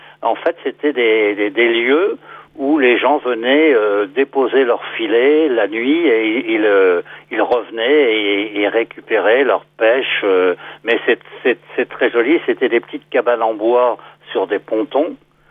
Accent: Nantes, Pays de la Loire, France; Je suis né à Nantes. Pour moi, c'est la Bretagne. Et je suis né en 1945 et j'ai beau faire tous les petits calculs, ça fait quand même 75 ans.

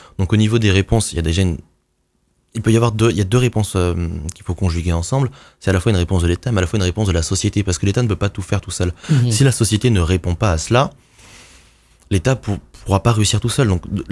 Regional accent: Saint-Avertin, Centre-Val de Loire, France; à Saint-Avertin, ça m'a marqué parce que c'est la commune où j'ai grandi en Touraine

